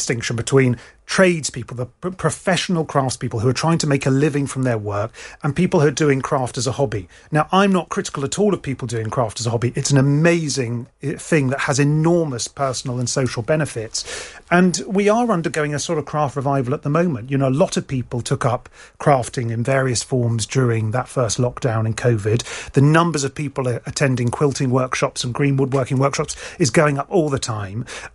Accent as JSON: {"language": "English", "region": "East of England", "country": "United Kingdom", "tie": "born or raised there", "said": "I grew up in Bedfordshire. I never thought that Bedfordshire would be home to this extraordinary craft."}